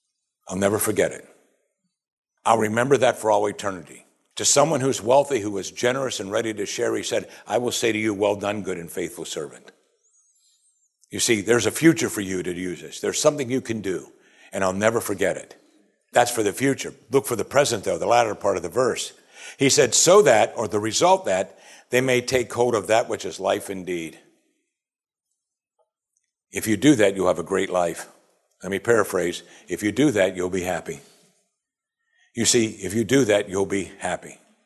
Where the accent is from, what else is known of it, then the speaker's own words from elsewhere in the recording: Pittsburgh, Pennsylvania, United States; because I'm from Pittsburgh